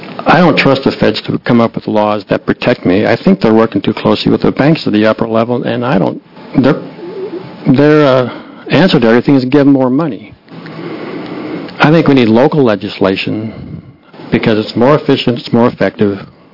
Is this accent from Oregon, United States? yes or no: yes; Bend, Oregon, United States; I'm from Bend, Oregon, at least for another 3 weeks.